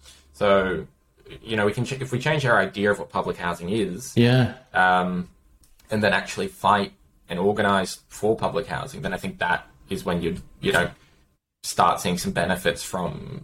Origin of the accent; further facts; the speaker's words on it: Sunshine Coast, Queensland, Australia; I'm from the Sunshine Coast originally. which was constantly growing massively.